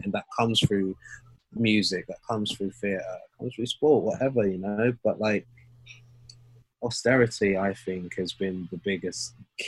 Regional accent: Walthamstow, London, United Kingdom; so I grew up in Walthamstow, which is in East London.

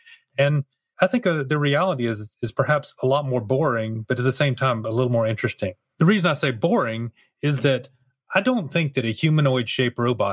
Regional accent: the South, United States; actually, I'm from the South, so I say love her to death

